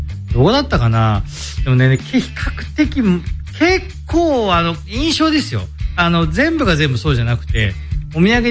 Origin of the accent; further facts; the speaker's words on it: Toyone, Aichi, Japan; 小さい頃は村なんで、豊根村にいたので、豊根村の奥の方にいたんですけど、